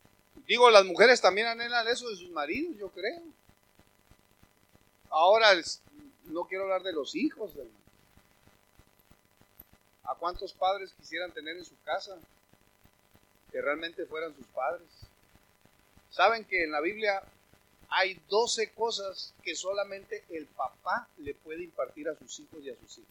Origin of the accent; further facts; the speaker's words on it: Mexico; born there; Miren, todos los que nacimos aquí en México, nos sabemos el rezo del Padre Nuestro, el Dios te salve y el ángel de la guarda.